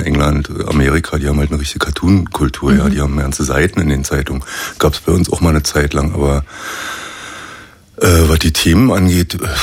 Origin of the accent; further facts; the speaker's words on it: Potsdam, Brandenburg, Germany; also born or lived in Berlin; ich bin in Berlin geboren, steht auch in meinem Ausweis, bin aber in Potsdam dann aufgewachsen vom Dritten bis zur Lehre